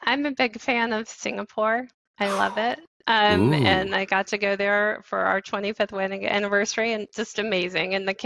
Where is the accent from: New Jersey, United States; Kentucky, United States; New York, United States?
Kentucky, United States; I grew up outside of Louisville, Kentucky, on